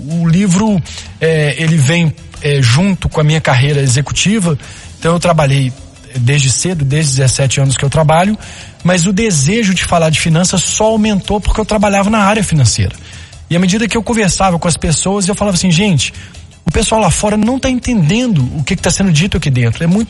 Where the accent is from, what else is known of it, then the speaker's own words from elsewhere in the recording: Belo Horizonte, Minas Gerais, Brazil; Eu sou de Belo Horizonte, mineirinho da Gema, estudei em Belo Horizonte